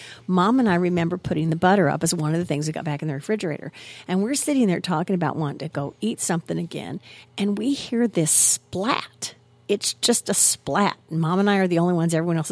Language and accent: English; Vandalia, United States; In the house I grew up in over in Vandalia, we had all kinds of strange things happen.